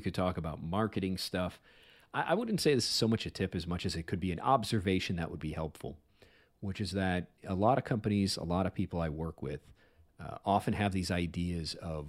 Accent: Illinois, United States; I'll tell you, even though I grew up on the South Side, I do love the Cubs.

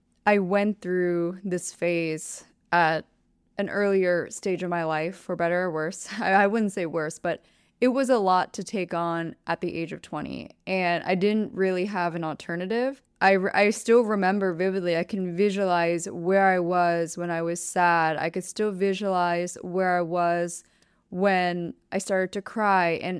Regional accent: United States; now I'm obviously going to add to that I grew up in American culture where just dynamics are different. And of course, my heritage is predominantly Vietnamese and Asian culture.

